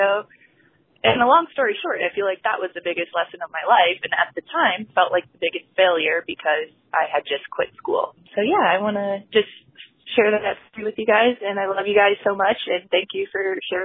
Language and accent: English; Kansas City, Missouri, United States; I'm from Kansas City.